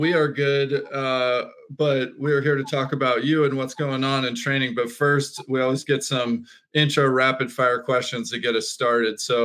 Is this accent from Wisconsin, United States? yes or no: no; Georgia, United States; But I grew up swimming in Georgia